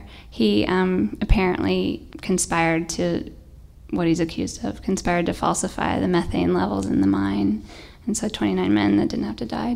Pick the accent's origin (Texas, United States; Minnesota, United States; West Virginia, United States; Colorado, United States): West Virginia, United States; Beckley; Yeah, so in 2010, in my hometown in Beckley, West Virginia, there was a methane gas mine explosion